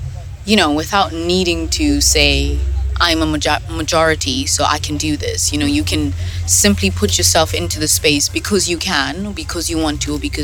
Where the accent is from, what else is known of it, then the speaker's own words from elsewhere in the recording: Lesotho; You know, I'm from Lesotho